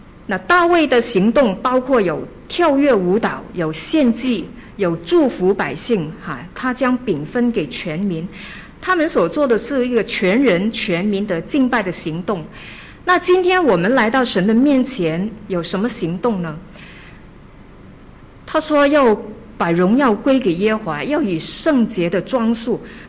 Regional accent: China; 我们中国人比较含蓄哈，很多时候我们觉得自己唱歌不好听，甚至觉得自己五音不全，我们就不敢唱哈。

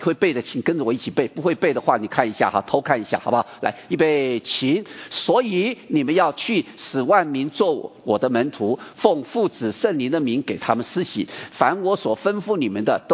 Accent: Taiwan; 你知道我自己从小在我自己的教会的背景里面，其实不是只有我们整个当时候的台湾教会，我们是不谈所谓的社会关怀这件事情的。

